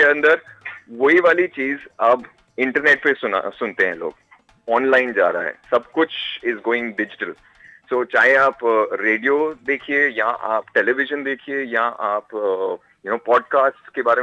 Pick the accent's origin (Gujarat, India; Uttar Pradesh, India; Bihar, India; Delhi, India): Delhi, India; मैं बेसिकली दिल्ली से हूँ। मैं दिल्ली की पैदाइश है।